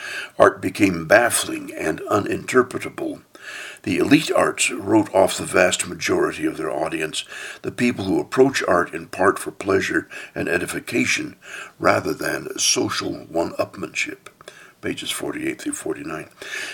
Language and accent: English; Oregon, United States; I grew up in Oregon with its magnificent coast and beach and harbor scenes.